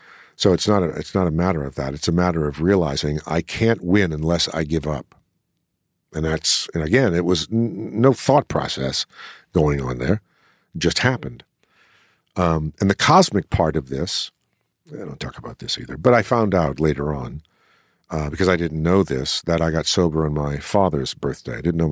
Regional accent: New Orleans, Louisiana, United States; I had never worked in my hometown. I'd never been offered money to go to New Orleans and do anything.

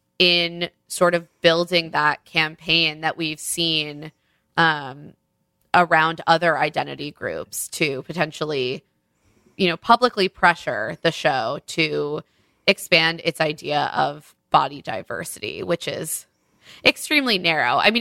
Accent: New York City, New York, United States; as a New Yorker, you should be aware of the fact that people very often recognize someone

